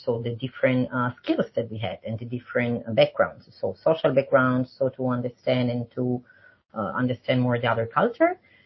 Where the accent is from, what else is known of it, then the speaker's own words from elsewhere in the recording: Italy; moved away as an adult; now in China; I'm from Italy.